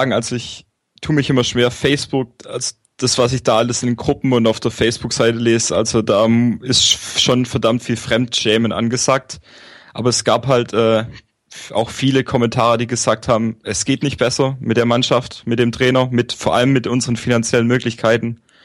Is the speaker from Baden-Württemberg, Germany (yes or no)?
yes; Aalen, Baden-Württemberg, Germany; ich bin 24 Jahre alt, ich bin gebürtig aus Aalen